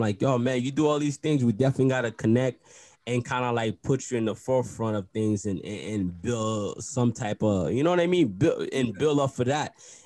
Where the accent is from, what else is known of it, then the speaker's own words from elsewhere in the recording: Haiti; I'm from Haiti myself. I'm from Haiti, right? So I'm from the Caribbean.